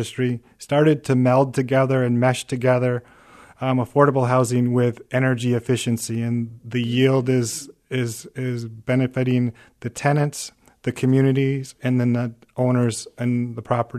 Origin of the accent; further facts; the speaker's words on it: Michigan, United States; I'm born and raised in West Michigan.